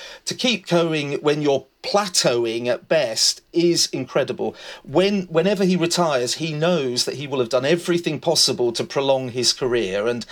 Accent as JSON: {"language": "English", "country": "United Kingdom", "said": "as a British tennis fan, it's wonderful."}